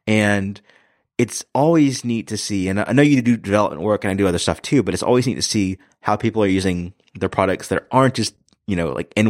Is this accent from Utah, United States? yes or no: no; Mississippi, United States; And there was a cartoonist from my home state, Mississippi, that was in attendance as well